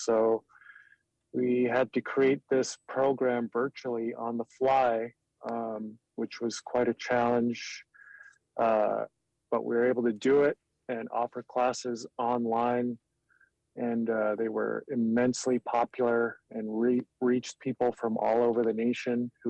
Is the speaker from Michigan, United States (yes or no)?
no; Kake, Alaska, United States; now in Juneau, United States; obviously, born and raised in Cake, Alaska. Moved to Juneau here a few years ago